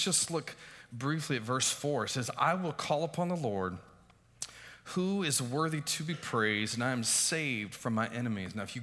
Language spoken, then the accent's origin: English; Texas, United States; And I grew up in Texas, so I love country music, you know, just like